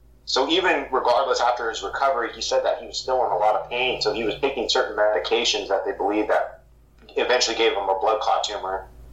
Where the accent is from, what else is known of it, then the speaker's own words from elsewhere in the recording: San Diego, California, United States; my family and where we're from Southeast San Diego. So that's like, we're about 20 minutes away. You can literally look at the border and see Mexico from across the way. Growing up there, especially as a Chicano, which is like a Mexican-American kid